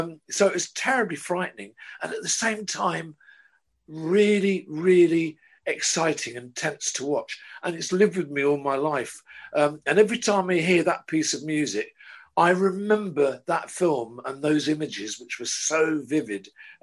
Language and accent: English; Borehamwood, East of England, United Kingdom; Well, so I was brought up in Boreham Wood in Hertfordshire, which was the Hollywood of England.